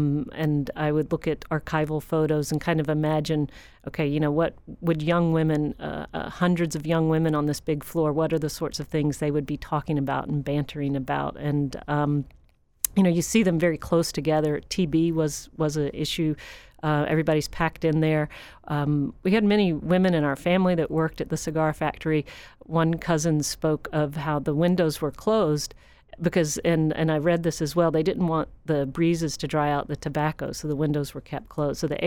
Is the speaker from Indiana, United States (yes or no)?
no; Atlanta, Georgia, United States; And I always enjoyed, you know, growing up in Atlanta, hearing sea stories and storms and what have you.